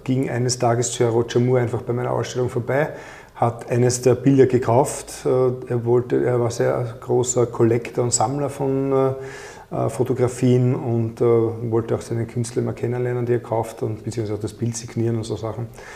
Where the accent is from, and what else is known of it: Austria